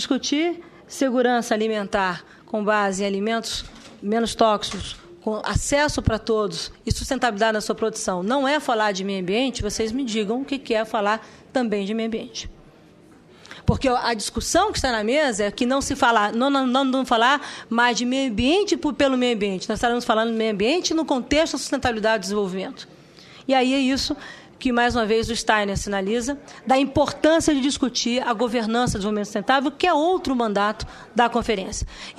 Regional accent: Brazil; Mas, como brasileiro, nós podemos ousar

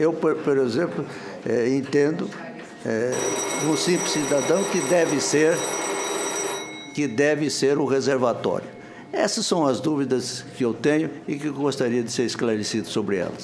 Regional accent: Mato Grosso do Sul, Brazil; Eu sou do estado de Mato Grosso do Sul.

